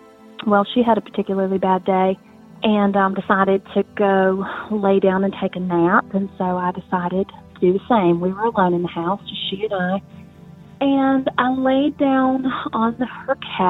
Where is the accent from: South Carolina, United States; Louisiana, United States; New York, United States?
South Carolina, United States; I am from South Carolina.